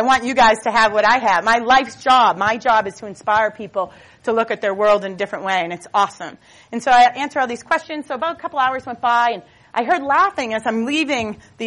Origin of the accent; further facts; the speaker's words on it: Boston, Massachusetts, United States; I'm a tomboy from Boston, you know.